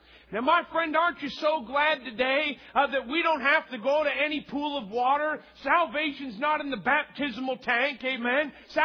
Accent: Bridgewater, United States; I grew up in small towns. Most of my teenage years, I grew up in Bridgewater, which is about 8,000 people.

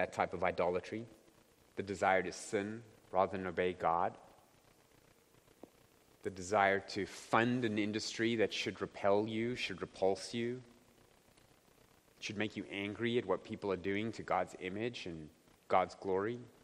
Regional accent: Ireland; because, you know, I'm Irish.

